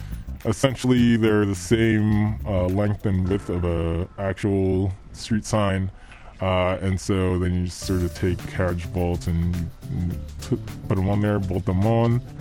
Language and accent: English; Philadelphia, Pennsylvania, United States; I guess I was a kid that, you know, always did his own thing.